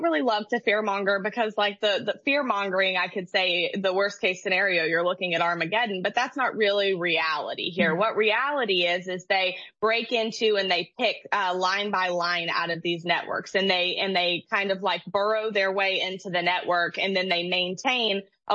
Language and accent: English; United States; But as an American citizen and as a taxpayer, I wondered